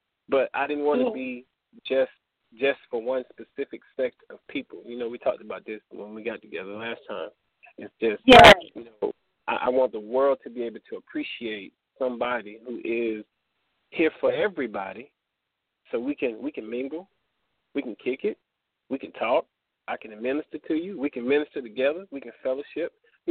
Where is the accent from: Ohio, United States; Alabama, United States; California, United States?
Alabama, United States; Tuskegee; now in Atlanta, United States; Right now I'm located in ATL, Atlanta, Georgia. And but originally, you know, I'm from a little historic town in Tuskegee, Alabama